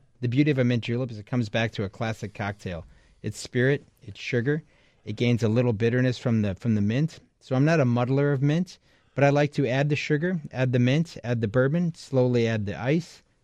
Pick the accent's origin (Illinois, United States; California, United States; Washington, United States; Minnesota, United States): Illinois, United States; Arlington Heights; So I grew up in Arlington Heights.